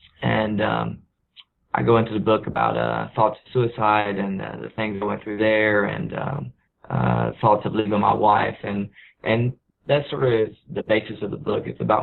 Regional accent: the South, United States; growing up, I grew up in the South, and the school I went to, there weren't many kids with special needs, and there were a few, but it was a small town

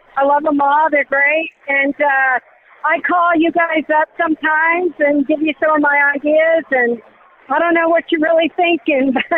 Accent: Tampa, Florida, United States; which is right in my back door because I'm from Tampa.

